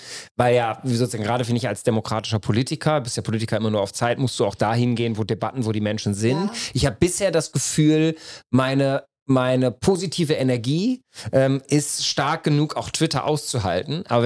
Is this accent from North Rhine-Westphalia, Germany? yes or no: yes; North Rhine-Westphalia, Germany; als ich erfahren habe, dass in meinem Heimatland, du kommst da gebürtig ja auch her, NRW